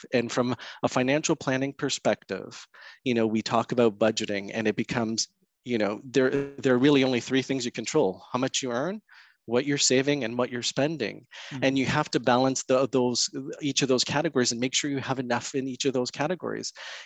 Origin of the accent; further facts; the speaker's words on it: Canada; first language Portuguese; English is a second language; So my parents emigrated from Portugal. I'm first generation Canadian. Okay. And so, you know, my first language at home was Portuguese. And so it wasn't until I started kindergarten that I started the English language.